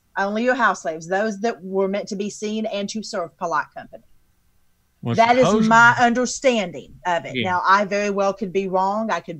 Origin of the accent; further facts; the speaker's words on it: Alabama, United States; Well, and the thing is, because I'm from Alabama